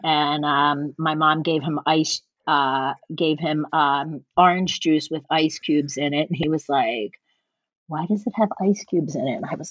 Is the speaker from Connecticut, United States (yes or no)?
no; Philadelphia, Pennsylvania, United States; well, I'm from Philadelphia. Deal with it.